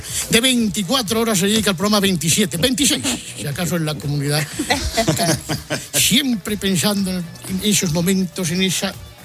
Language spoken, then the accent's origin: Spanish; Málaga, Andalusia, Spain; soy la chivata malagueña